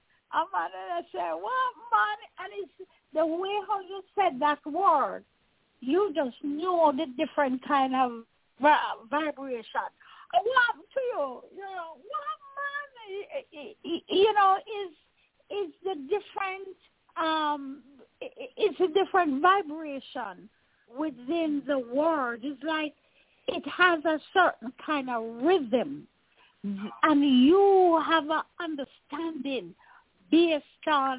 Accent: Jamaica; I remember growing up in Jamaica in a dim time there.

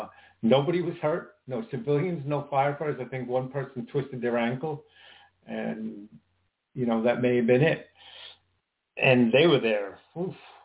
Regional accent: Queens, New York, United States; born there; Some of the downtown area has it, but where I was born in Queens, man, there's still a ton of that stuff.

